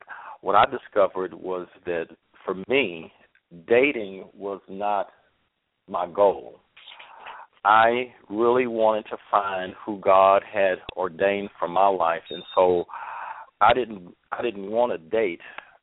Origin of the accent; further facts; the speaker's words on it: Houston, Texas, United States; because I was raised in the Houston area, and part of my difficulty growing up was I was raised in a community where my family was quite large and very extended